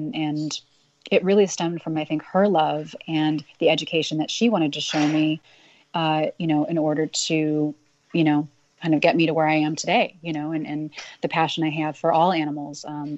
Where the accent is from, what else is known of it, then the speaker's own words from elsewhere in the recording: Chicago, Illinois, United States; I grew up in Chicago, and I was raised by a single mom, and we actually had a family vet